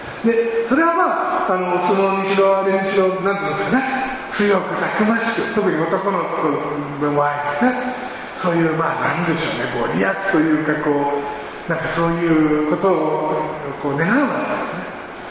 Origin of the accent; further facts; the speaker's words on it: Tokyo, Japan; あの私東京で生まれ育ったので